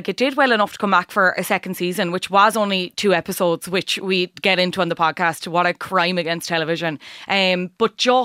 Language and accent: English; Ireland; And I think as Irish people, we also have an attitude